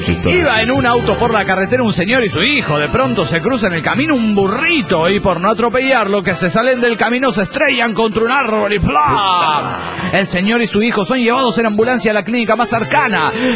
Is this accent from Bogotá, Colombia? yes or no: yes; Bogotá, Colombia; de Bogotá, Colombia!